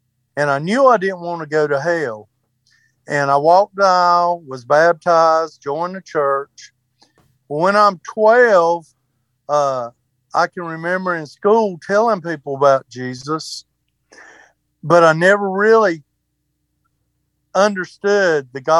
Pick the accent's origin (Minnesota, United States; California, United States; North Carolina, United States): North Carolina, United States; I'm originally from North Carolina.